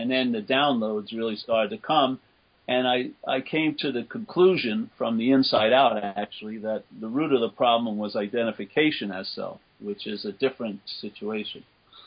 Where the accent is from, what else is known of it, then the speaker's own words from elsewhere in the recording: New York, United States; I was brought up a Catholic in New York, and I had forgotten about that, basically.